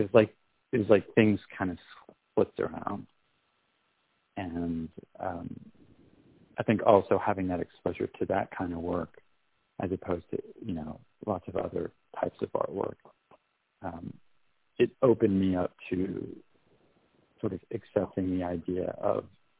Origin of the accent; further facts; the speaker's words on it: Washington, D.C. area, United States; but I grew up in the Washington suburbs, and for school trips.